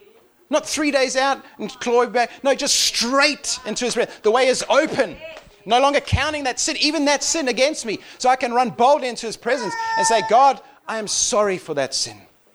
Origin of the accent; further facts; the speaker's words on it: South Africa; born there; That's a South African word, right? I was born in South Africa. I lived here for 13 years. It's just nice to be back.